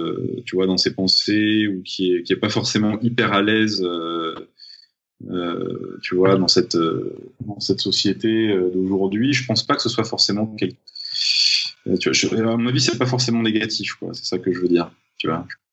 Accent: Paris, Île-de-France, France; also born or lived in Nice; Moi, je suis un enfant parisien. J'ai grandi à Paris, même si je suis né à Nice. Donc, j'ai grandi à Paris toute ma vie.

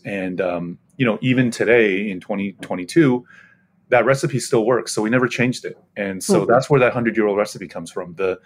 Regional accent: United States; Yeah, I think, for us, me myself, growing up in the States, I know ramen noodle probably like a lot of the listeners, right?

